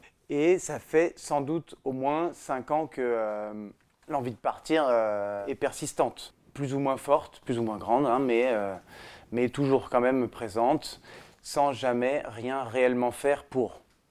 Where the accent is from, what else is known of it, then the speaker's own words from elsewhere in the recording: Paris, Île-de-France, France; also born or lived in Brittany; Moi, j'ai donc toujours vécu à Paris. Je suis né en Bretagne parce que c'était les grandes vacances.